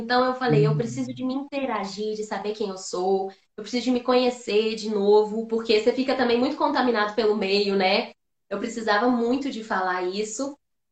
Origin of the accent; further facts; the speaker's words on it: Minas Gerais, Brazil; born there; eu nasci em Minas